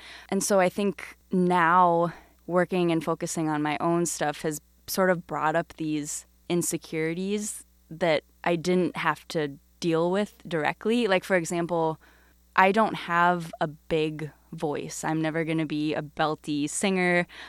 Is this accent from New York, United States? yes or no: no; Burnsville, Minnesota, United States; I am from Burnsville, Minnesota.